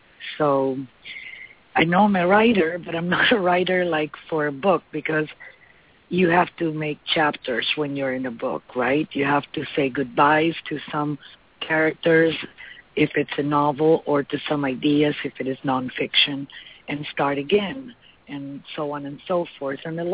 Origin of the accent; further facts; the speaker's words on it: Spain; English is a second language; She's also Spanish from, you know, my home country.